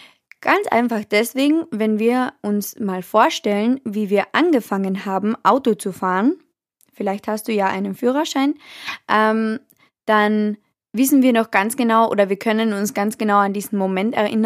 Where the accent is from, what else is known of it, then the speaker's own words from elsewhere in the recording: Austria; bei uns in Österreich ist es so